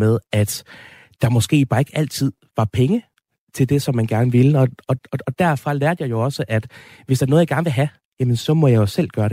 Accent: Esbjerg, Region of Southern Denmark, Denmark; also born or lived in Aalborg; Så jeg blev født i Aalborg, og så boede i Esbjerg efterfølgende.

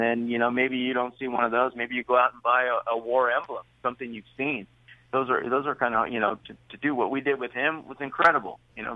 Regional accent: California, United States; growing up in Northern California, I eventually moved to Golden Gate and Bay Meadows.

